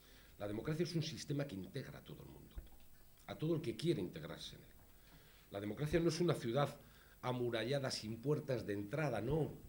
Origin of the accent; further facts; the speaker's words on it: Basque Country, Spain; Yo hablo de la historia que he vivido en mi país. Y lo que hay en Euskadi